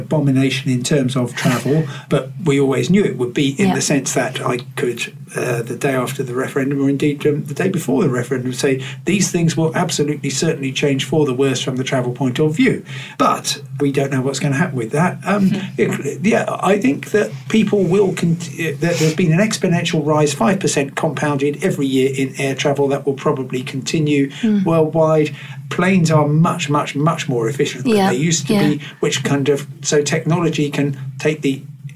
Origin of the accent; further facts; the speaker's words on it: Crawley, South East England, United Kingdom; Really, I come from Crawley, so it's pretty low base.